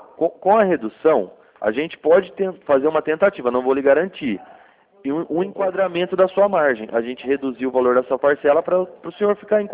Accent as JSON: {"language": "Portuguese", "town": "Cordeirópolis", "region": "São Paulo", "country": "Brazil", "said": "Eu sou de Corderópolis. Aqui pertinho também."}